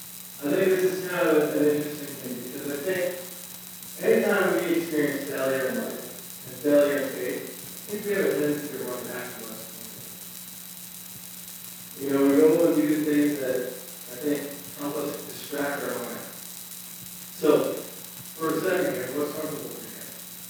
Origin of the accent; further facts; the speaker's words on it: United States; I grew up on Long Island Sound. So the salt water there.